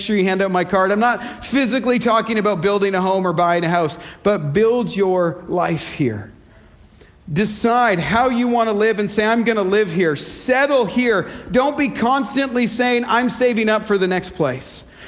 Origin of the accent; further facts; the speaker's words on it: Canada; moved away; also born or lived in Australia; I didn't grow up on the beach. I grew up in Canada.